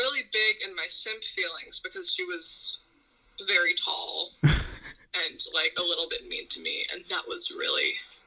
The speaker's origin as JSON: {"language": "English", "town": "Olympia", "region": "Washington", "country": "United States", "tie": "born or raised there", "said": "I haven't really been many other places, so Ol"}